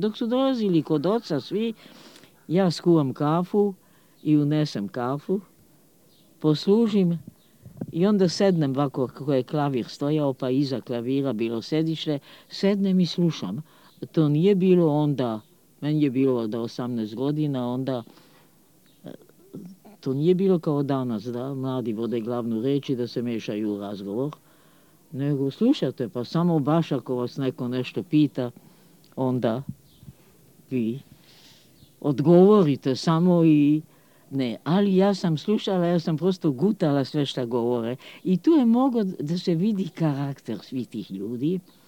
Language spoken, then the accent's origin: Serbian; Belgrade, Serbia; kod nas dole u staroj našoj kući, u kojoj smo i danas